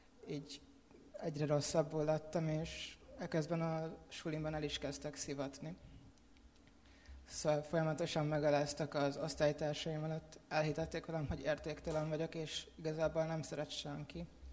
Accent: Budapest, Hungary; also born or lived in Zalaegerszeg; now in Budaörs, Hungary; Hát lassan már 8 éve, hogy Budaörsön élünk, így a családommal. Apukám lelkész volt Zalaegerszegen, én ott születtem, már a 3. gyerekként. És 10 éves voltam, amikor úgy döntöttek, hogy felköltözünk Budapestre.

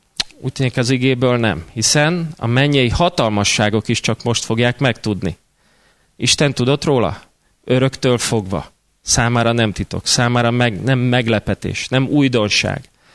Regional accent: Budapest, Hungary; 11 kerületben nőttem föl, szüleimnél.

